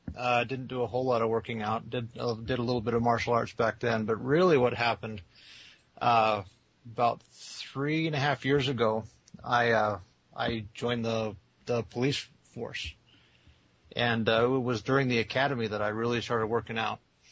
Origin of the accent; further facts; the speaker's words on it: Salt Lake City, Utah, United States; I'm from Salt Lake City, Utah.